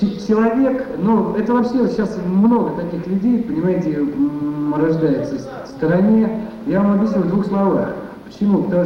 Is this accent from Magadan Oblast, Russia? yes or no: yes; Magadan Oblast, Russia; born there; Ну, я родился на Колыме.